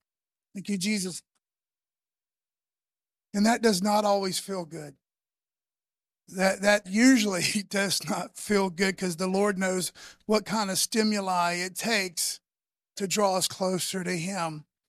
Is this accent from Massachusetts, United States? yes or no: yes; East Milton, Massachusetts, United States; born there; So, little background. I was born in East Milton